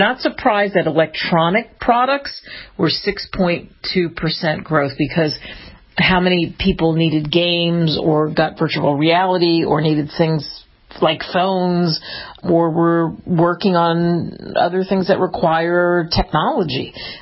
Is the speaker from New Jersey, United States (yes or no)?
yes; New Jersey, United States; born or raised there; also born or lived in New York